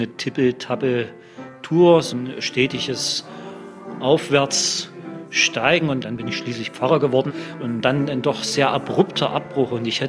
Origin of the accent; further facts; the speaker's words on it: Saxony, Germany; Ich komme aus dem Vogtland und Vogtland-Erzgebirge. Das war ja schon immer ein sehr frommer Bereich dort, ja, also der deutsche Bibelbelt, wie er manchmal genannt wird, pietistisch geprägt.